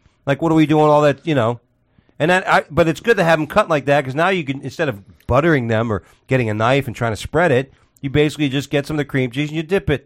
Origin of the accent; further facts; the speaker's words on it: New York, United States; I'm a New Yorker.